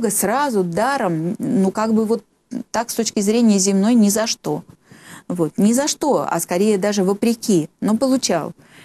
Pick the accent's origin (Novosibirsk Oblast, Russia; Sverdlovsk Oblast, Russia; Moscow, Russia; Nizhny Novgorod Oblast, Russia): Novosibirsk Oblast, Russia; Novosibirsk; И вот это тоже мой такой родной город и родная церковь. Угу. Там, как член церкви, я родилась в Новосибирске.